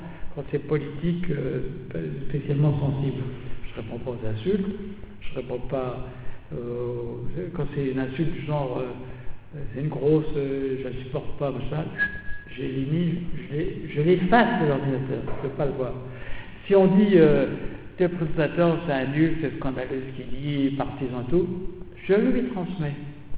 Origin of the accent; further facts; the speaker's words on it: France; et je suis français, hein